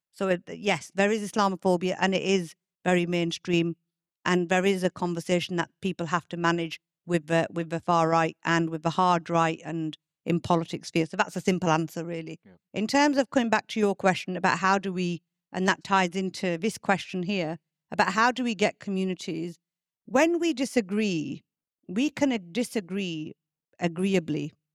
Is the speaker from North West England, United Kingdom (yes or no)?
no; Bradford, Yorkshire and the Humber, United Kingdom; when I was raised in Bradford, right here in Bradford, I had a cultural understanding of Islam.